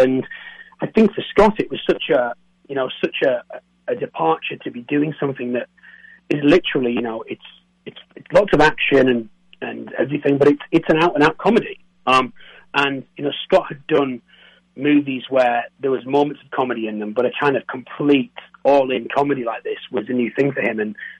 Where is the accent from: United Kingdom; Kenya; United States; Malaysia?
United Kingdom; North East England; accent: Geordie; I'm just near Newcastle.